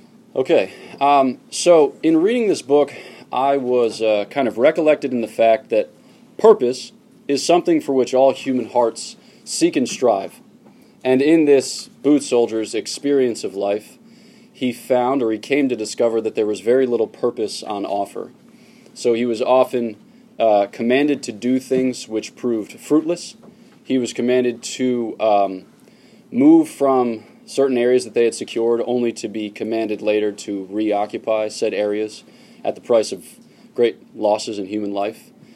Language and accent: English; Newtown, Pennsylvania, United States; I am from Newtown, Pennsylvania, which is just outside of Philadelphia, city of champions.